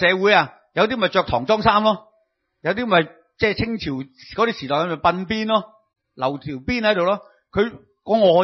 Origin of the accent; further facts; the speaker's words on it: China; 我们中国人有一句说话就是什么差不多